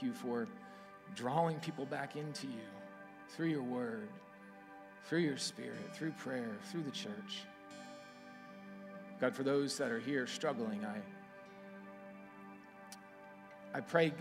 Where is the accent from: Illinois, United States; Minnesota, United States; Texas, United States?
Texas, United States; moved away as an adult; now in Florida, United States; first time relocating from my home state of Texas, but from the first time I stepped in Kairos, I felt like I had a true new home in Florida